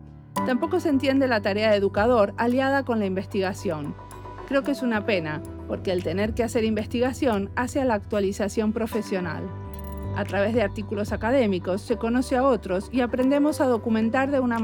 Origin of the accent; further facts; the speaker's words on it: Argentina; En el país de donde yo vengo, en Argentina, ser profesor universitario no tiene nada que ver con hacer investigación.